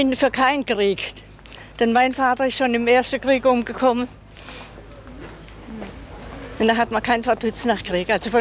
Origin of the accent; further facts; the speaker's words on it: Freiburg, Baden-Württemberg, Germany; Ja, also ich bin Freiburger, abgesehen davon.